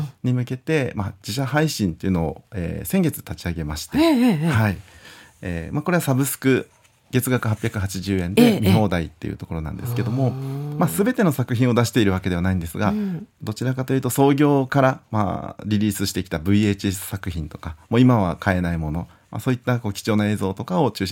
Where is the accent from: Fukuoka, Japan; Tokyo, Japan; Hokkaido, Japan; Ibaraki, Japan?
Fukuoka, Japan; Kurume; 最初はもう地元で、ま、地元久留米でですね